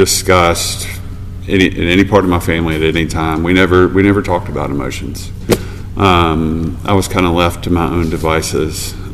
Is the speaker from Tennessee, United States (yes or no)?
yes; Memphis, Tennessee, United States; I grew up outside of Memphis in the suburbs.